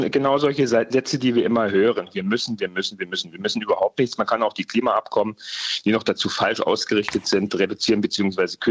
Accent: Lusatia, Germany; ich komme aus der Lausitz und wir sehen es hier

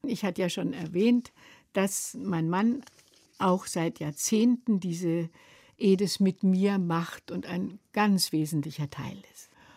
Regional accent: Germany; Also ich kam, dass es nicht einfach war als Deutsche in den Niederlanden, war zu dieser Zeit immer noch klar.

